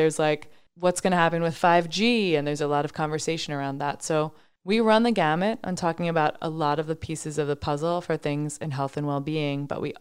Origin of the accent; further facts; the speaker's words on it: New York, United States; I grew up on Long Island.